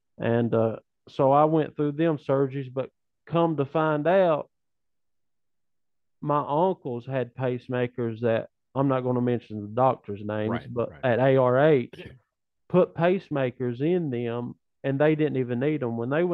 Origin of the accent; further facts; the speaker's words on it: Hazard, Kentucky, United States; also born or lived in Martin; I was born in Martin. Well, that's sort of Floyd County, but I was raised in Hazard, Kentucky, and really raised where the Fugit area is.